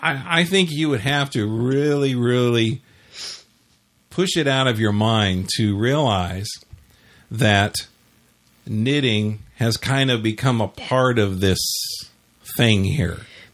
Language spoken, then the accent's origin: English; San Bernardino, California, United States; So again, like I say, I'm from San Bernardino.